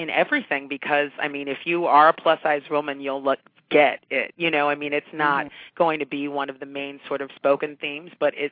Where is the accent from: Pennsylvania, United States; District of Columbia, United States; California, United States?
California, United States; Diamond Bar; Well, I'm hoping to get out to Los Angeles again because I grew up in Diamond Bar.